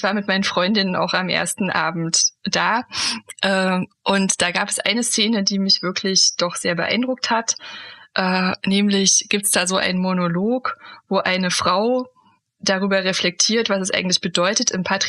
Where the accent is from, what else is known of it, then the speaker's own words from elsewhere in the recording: East Germany, Germany; also born or lived in Hesse; ich bin ja in der DDR aufgewachsen